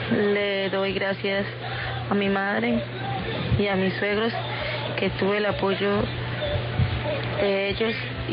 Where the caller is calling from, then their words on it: Cúcuta, Norte de Santander, Colombia; de Cúcuta.